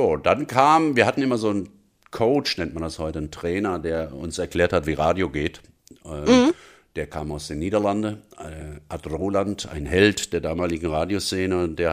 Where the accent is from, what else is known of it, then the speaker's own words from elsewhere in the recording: Hesse, Germany; accent: Hessian; mit hessischem, meinem ja zweiten Muttersprachendialekt, den ich von meinem Vater habe, gebürtige Frankfurter